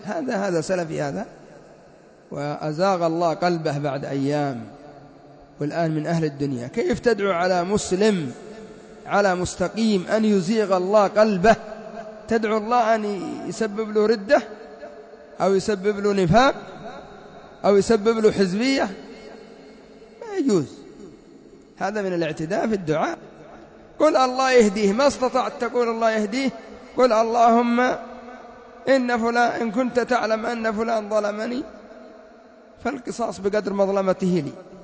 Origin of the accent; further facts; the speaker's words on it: Yemen; وهكذا إخواننا الذين في خارج اليمن هم أخوة لنا، إنما اقتربوا في غير بلدنا